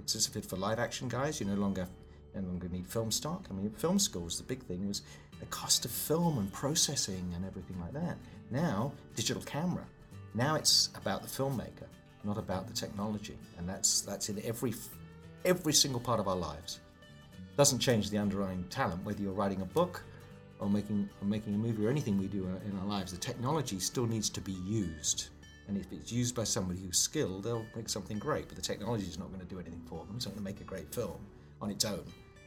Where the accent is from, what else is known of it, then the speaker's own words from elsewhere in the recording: United Kingdom; now in United States; So I'm a Brit, right? We know that. So we... I love this country, and I'm now a US citizen and very proud to be so.